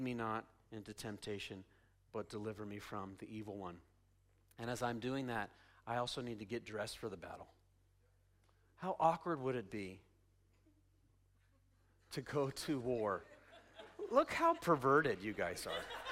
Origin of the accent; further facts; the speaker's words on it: Oregon, United States; I'm a Northwest guy. I grew up in Oregon.